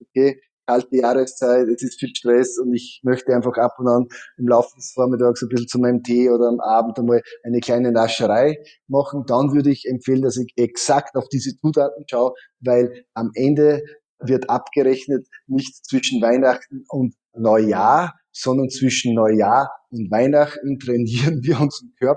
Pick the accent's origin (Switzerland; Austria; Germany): Austria; Ried im Innkreis, Upper Austria; Genau, ich bin ganz genau in meiner Heimat, in Ried im Innkreis. Das ist genau zwischen Salzburg und Passau. Und genau in der Mitte bin ich zu Hause und von hier aus bin ich zugeschaltet.